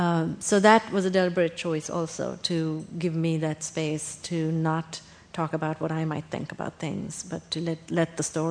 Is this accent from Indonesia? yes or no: no; Sri Lanka; moved away as an adult; now in United States; So I grew up in Sri Lanka, and I came to the United States to go to college.